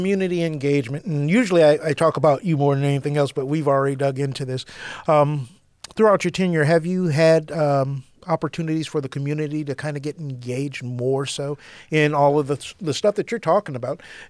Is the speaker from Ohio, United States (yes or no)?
yes; Toledo, Ohio, United States; born there; I know because I was born in Toledo.